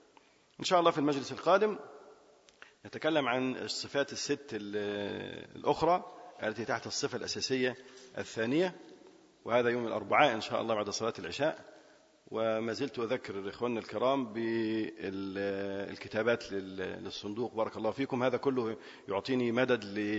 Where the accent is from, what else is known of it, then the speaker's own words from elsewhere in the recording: Aswan, Aswan Governorate, Egypt; كنت في أسوان، كنت يعني وأنا طفل كنت في أسوان.